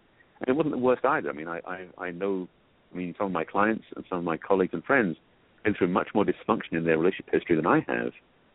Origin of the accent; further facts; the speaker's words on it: England, United Kingdom; I grew up in England, that's where I'm from, hence the accent.